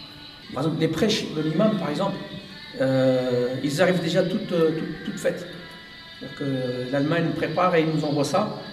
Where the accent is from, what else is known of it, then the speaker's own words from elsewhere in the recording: France; Je suis français d'origine turque, mais je suis arrivé à 4 ans ici.